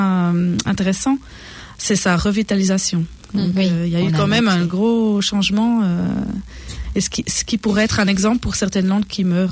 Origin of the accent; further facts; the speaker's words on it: Neuchâtel, Switzerland; j'ai 34 ans et je viens de Suisse, donc Neuchâtel.